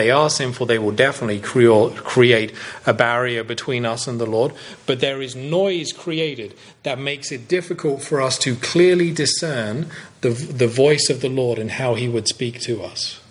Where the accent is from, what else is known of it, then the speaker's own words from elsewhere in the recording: England, United Kingdom; I've often tried to explain it away by being English.